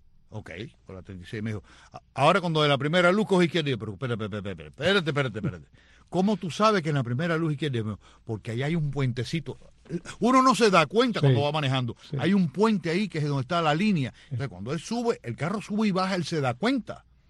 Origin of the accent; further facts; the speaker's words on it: Santa Clara, Villa Clara, Cuba; Yo trabajaba en una emisora de Santa Clara, en la CMHW, mucha gente lo sabe. Y que además yo soy de Santa Clara, yo no soy de La Habana